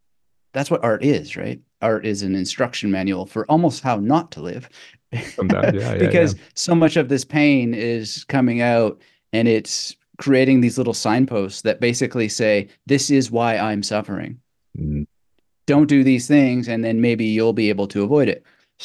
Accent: Canada; Where I grew up in Canada, like we had 13 channels on TV, I think at that time.

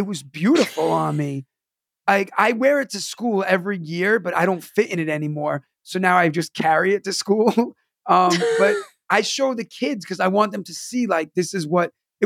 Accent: New York, United States; I cursed because like I'm from New York and like, I don't know if I could curse on here

